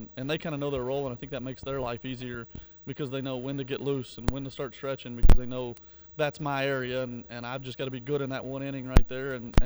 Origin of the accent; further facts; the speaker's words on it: Arkansas, United States; So it was kind of one of those chances to move back closer to home. I'm from Arkansas, and a chance to be the head coach.